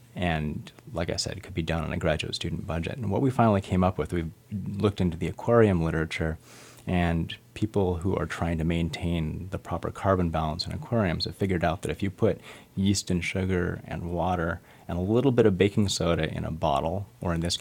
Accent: Petersburg, Alaska, United States; I grew up in Petersburg, and so that, you know, these are the types of systems that I grew up turning over rocks, playing around on the beach.

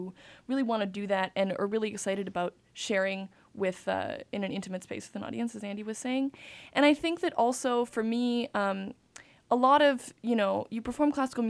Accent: Montreal, Quebec, Canada; Well, I'm Canadian. I'm from Montreal, and I'm still in school.

